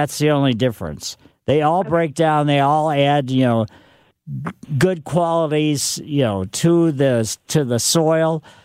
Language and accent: English; Ellisville, United States; I grew up on Maple Lane in Ellisville